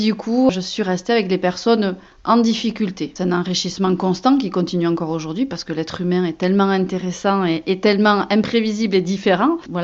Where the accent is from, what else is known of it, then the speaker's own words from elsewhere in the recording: Dax, Nouvelle-Aquitaine, France; je suis née à Dax et j'ai toujours tourné autour de Dax. Aujourd'hui j'habite Metz, donc c'est pas bien loin. Purlandaise